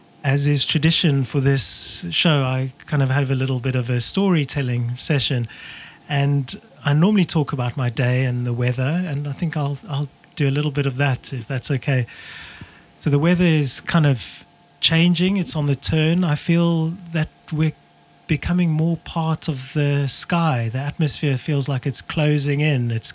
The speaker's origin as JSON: {"language": "English", "town": "Johannesburg", "region": "Gauteng", "country": "South Africa", "tie": "born or raised there", "said": "I grew up with thunderstorms in Johannesburg and quite used to it"}